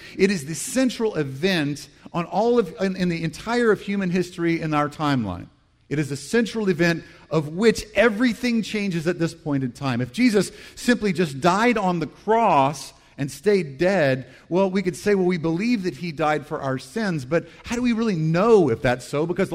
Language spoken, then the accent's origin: English; Deep South, United States; I grew up in the Deep South, and my parents always, I think they wanted to bait the hook for Easter really well for us